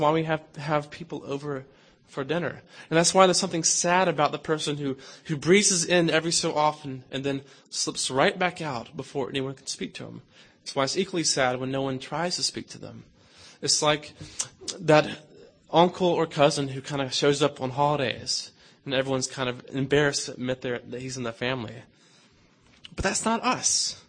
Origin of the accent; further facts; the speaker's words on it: the South, United States; now in Chicago, United States; I come from the South, which has quite a history of racial conflict.